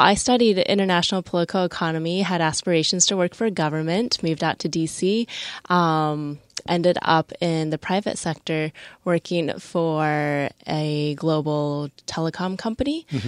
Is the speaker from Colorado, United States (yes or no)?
yes; Colorado, United States; moved away as an adult; now in New York, United States; So born and raised in Colorado from Chinese-Vietnamese parents, more Vietnamese than Chinese. Moved out to New York about 5 years ago